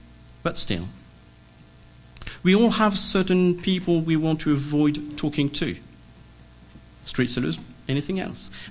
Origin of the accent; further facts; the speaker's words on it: France; English is a second language; now in England, United Kingdom; I said, well, I am from France, but I live in England.